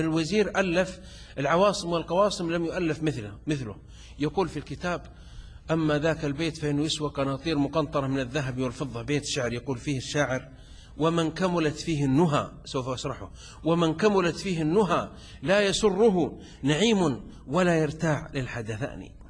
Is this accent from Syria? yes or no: no; Upper Egypt, Egypt; أنا كصعيدي